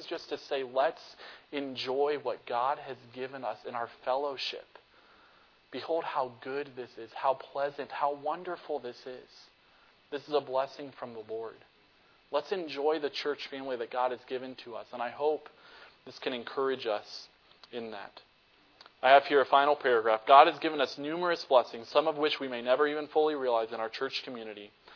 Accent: North Carolina, United States; You know, growing up in North Carolina, dew was a pain sometimes because it was always moist in North Carolina.

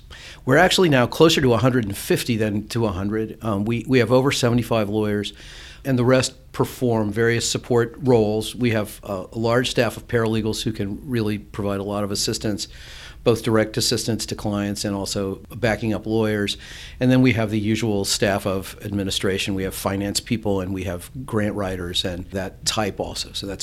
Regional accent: Plymouth, Indiana, United States; Or I grew up in Plymouth.

